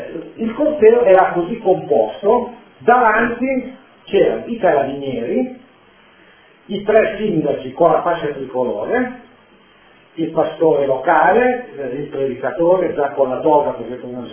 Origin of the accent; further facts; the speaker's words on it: Pomaretto, Piedmont, Italy; born there; nella mia città, nel mio paesino natale, a Pomaretto